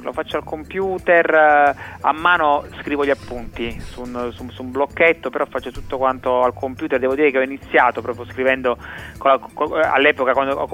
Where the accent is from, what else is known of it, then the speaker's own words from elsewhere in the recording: Bari, Apulia, Italy; born there; io sono nato a Bari